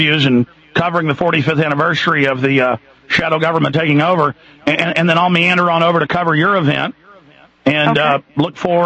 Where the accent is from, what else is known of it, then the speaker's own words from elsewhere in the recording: Dallas, Texas, United States; I grew up in Dallas.